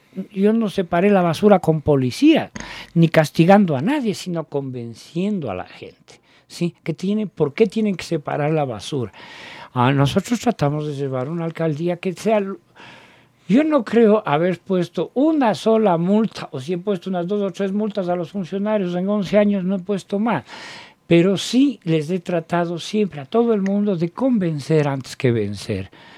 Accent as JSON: {"language": "Spanish", "town": "Cayambe", "region": "Pichincha", "country": "Ecuador", "said": "Yo creo que somos el granero de Quito."}